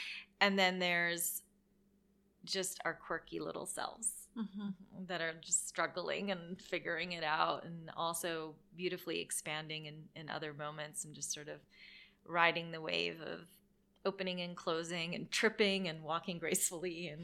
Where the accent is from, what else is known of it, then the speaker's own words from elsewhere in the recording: Beirut, Beirut Governorate, Lebanon; I grew up in Beirut, Lebanon.